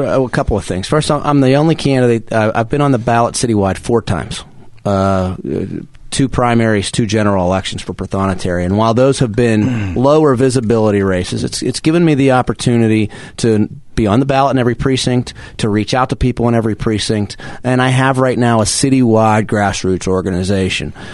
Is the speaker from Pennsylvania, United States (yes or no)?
yes; Pittsburgh, Pennsylvania, United States; I grew up in Beachview. I live in Mount Washington. I went to high school in Brookline.